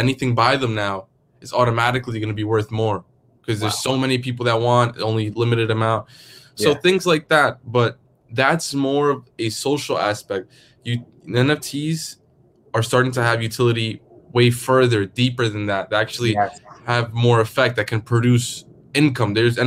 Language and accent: English; New York City, New York, United States; And, you know, I'm from New York City.